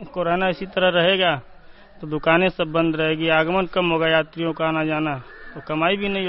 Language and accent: Hindi; Dullapur, Uttar Pradesh, India; दुल्लापुर के रहने वाले हैं।